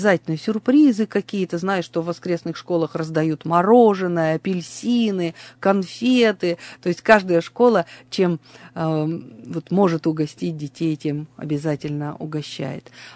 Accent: Yekaterinburg, Sverdlovsk Oblast, Russia; Я выросла на Плотинке с самого рождения, поэтому для меня это тоже особое место, где все детские игры прошли

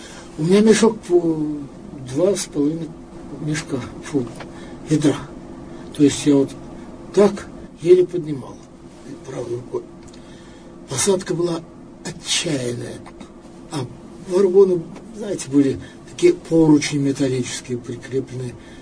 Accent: Ural, Russia; Ну, вы знаете, что я родился, вырос на Урале.

